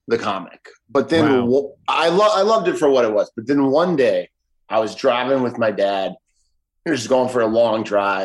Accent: Chicago, Illinois, United States; when I was growing up in Chicago, you know, it was the 90s and Michael Jordan was everywhere.

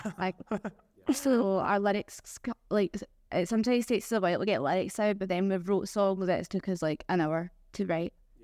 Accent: Glasgow, Scotland, United Kingdom; Maybe we're just saying that because we're from Glasgow.

